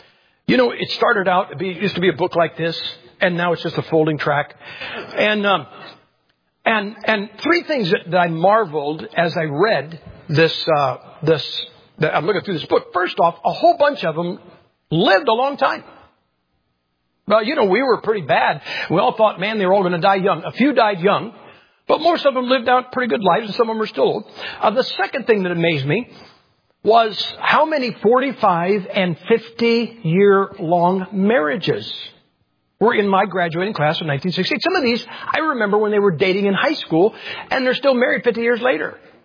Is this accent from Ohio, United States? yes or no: yes; Ohio, United States; You know, we are from Ohio. We're from the East.